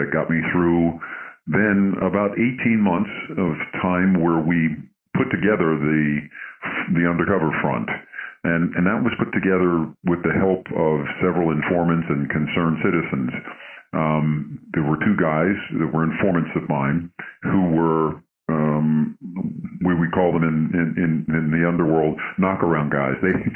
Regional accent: New York, United States; So I'm originally from New York.

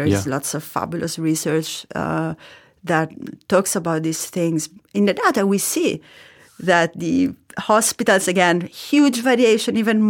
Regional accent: Rome, Lazio, Italy; In Trastevere, in the center of Rome. Actually.

